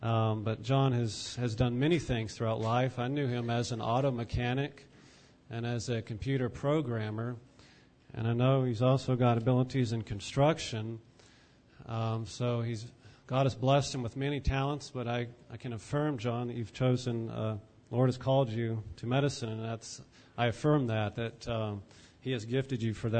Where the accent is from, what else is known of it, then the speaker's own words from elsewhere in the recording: Virginia, United States; when I was growing up in Southwest Virginia, Franklin County, they lived right behind our place.